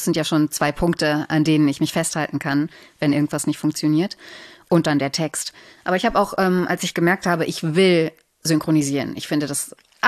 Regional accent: Germany; accent: German

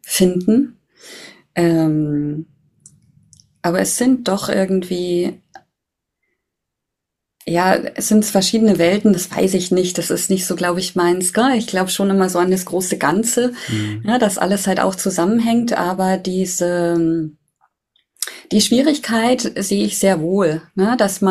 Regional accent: Bavaria, Germany; ich komme aus Bayern

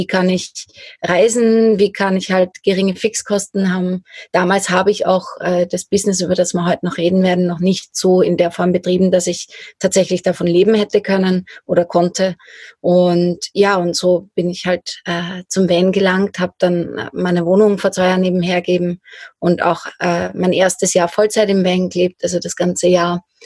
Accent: Lower Austria, Austria; 30 Jahre jetzt, jung und ich komme aus Niederösterreich ursprünglich. Wir sind mittlerweile in der Steiermark, im Sommer vor allem und im Winter halt im Van unterwegs.

